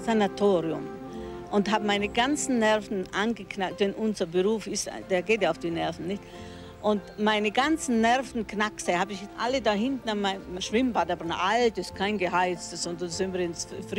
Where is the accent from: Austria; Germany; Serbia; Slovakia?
Germany; Augsburg, Bavaria; born there; Ich bin in Augsburg geboren